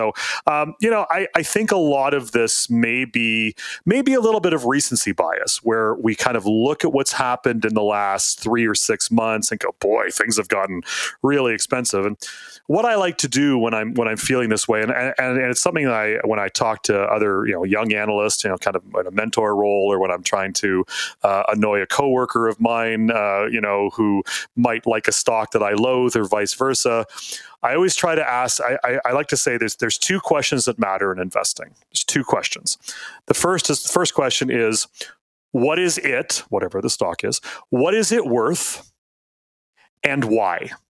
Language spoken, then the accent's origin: English; Canada; I'm a Canadian.